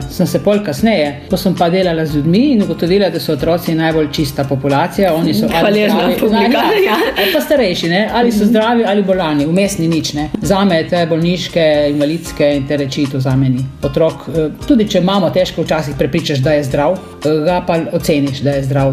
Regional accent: Prem, Littoral–Inner Carniola, Slovenia; born there; now in Ilirska Bistrica, Slovenia; Jaz sem rojena na Premu, prav doma sem rojena.

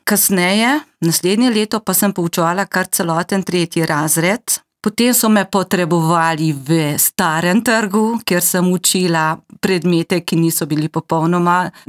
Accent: Grahovo, Littoral–Inner Carniola, Slovenia; now in Cerknica, Slovenia; Res je, nisem vedno živela v Cerknici. Moj rojstni kraj je Grahovo, včasih se je ta kraj imenoval Grofovo. Tam sem se rodila in živela vse do leta 1984, ko smo se z družino preselili v Cerknico in si tam ustvarili dom.

